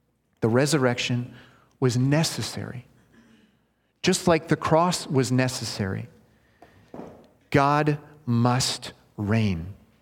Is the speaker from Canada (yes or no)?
yes; Canada; That's like saying from A to Z, or A to Z. I'm a Canadian. A to Z.